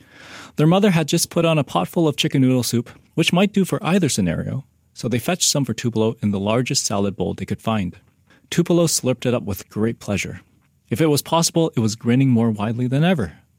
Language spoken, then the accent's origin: English; Vancouver, British Columbia, Canada; I grew up in Vancouver when I was a kid, and it was in a place with a large Cantonese diaspora.